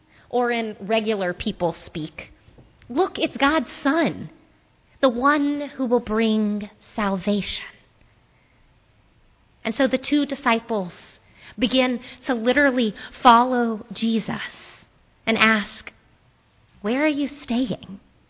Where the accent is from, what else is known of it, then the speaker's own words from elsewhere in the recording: Shreveport, Louisiana, United States; also born or lived in Memphis / Baton Rouge; I grew up in Shreveport on the Red River, moved to Memphis on the Mississippi, then lived in Baton Rouge at another point on the Mississippi